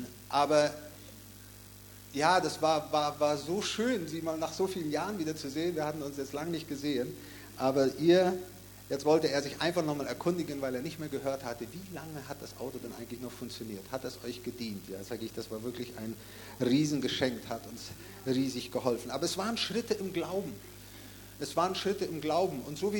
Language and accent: German; Paraguay; moved away; Wir kommen ursprünglich auch aus Paraguay